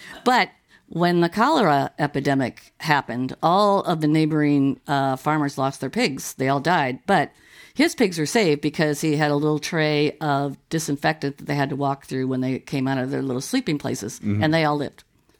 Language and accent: English; Iowa, United States; maybe because I grew up in Iowa